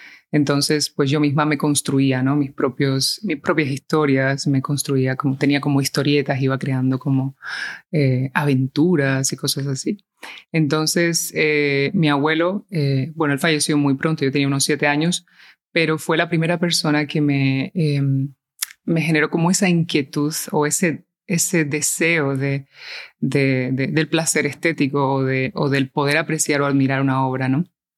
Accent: Havana, Cuba; also born or lived in Spain; Luego volví a La Habana. Porque siempre he mantenido como ese vínculo o esa conexión con mi país natal.

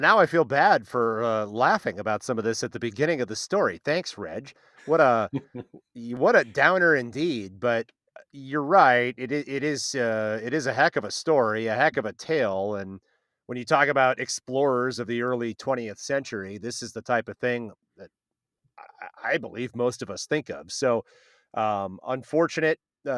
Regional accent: Wisconsin, United States; That's how I felt when I lived growing up in Wisconsin, when it got to be about -8 outside.

